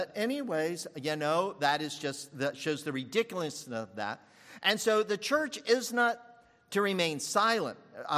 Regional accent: Lakeland, Florida, United States; And I said, I'm from Lakeland, Florida.

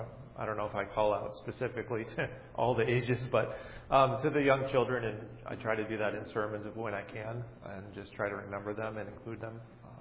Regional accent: New Jersey, United States; Growing up in New Jersey, our church kind of switched to URC when I was in high school.

